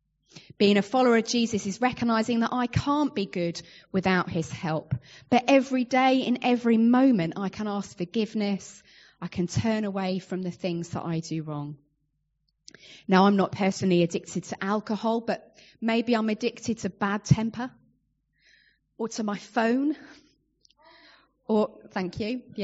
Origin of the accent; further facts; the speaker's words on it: United Kingdom; Why am I giving you tea bags? Because we're British.